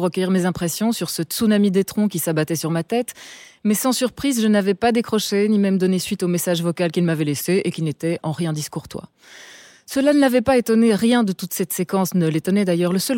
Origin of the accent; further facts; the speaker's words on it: Ottignies, Wallonia, Belgium; born there; Alors moi je suis belge, je suis née en Belgique, dans une petite ville qui s'appelle Ottigny, qui n'a qu'un hôpital et une gare en fait, en gros.